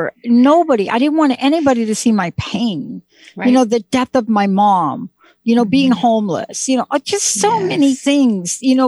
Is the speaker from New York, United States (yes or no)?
yes; Bronx, New York, United States; Now, I grew up in the Bronx and in Joseph Maggio's garage.